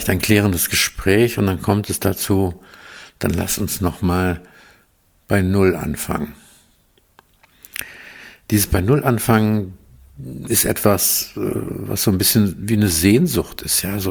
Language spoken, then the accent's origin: German; Aachen, North Rhine-Westphalia, Germany; ich komme ja aus der Region von Aachen